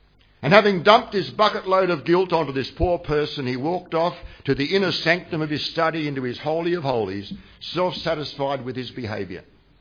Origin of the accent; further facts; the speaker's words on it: Australia; Well, I'm Aussie, I'm not Asian, I'm Aussie.